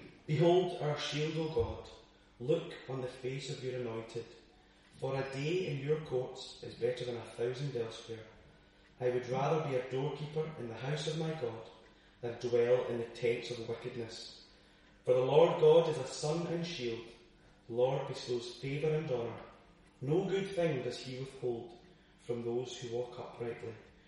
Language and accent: English; Glasgow, Scotland, United Kingdom; coming from Glasgow myself, I wouldn't have acquired a sat-nav. I was born and brought up in Glasgow, so would have had no problem navigating around that city.